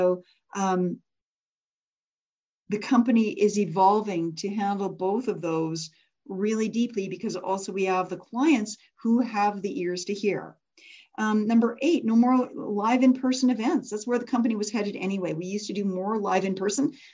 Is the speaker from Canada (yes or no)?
yes; Canada; you notice that I'm a Canadian charging in US dollars.